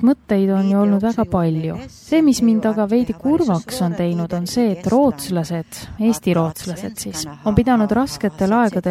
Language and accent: Estonian; Kronoby, Ostrobothnia, Finland; Kuigi ma olen Kruunupüüst pärit